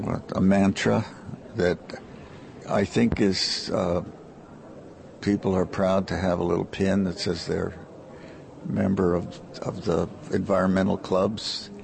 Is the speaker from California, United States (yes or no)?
yes; California, United States; because of growing up in California as an architect, it was Asia-centric.